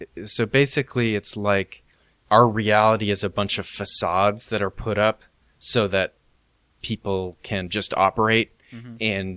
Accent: Bangor, Maine, United States; Filmed at my hometown airport in Bangor.

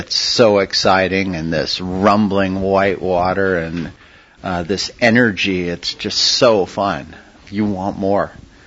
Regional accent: Half Moon Bay, California, United States; also born or lived in Redwood City, United States; I was born in Redwood City, as well as my dad. And then our family of six total moved to Half Moon Bay in 1966. Grew up on the beach in Miramar

